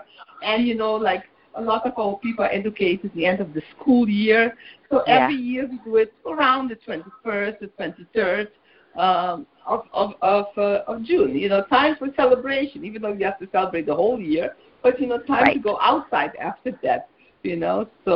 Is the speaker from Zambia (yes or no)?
no; Curaçao; also born or lived in Bonaire; Okay, I'm originally from Curacao, I'm born in Bonaire, the ABC Islands. We are very closely located to South America.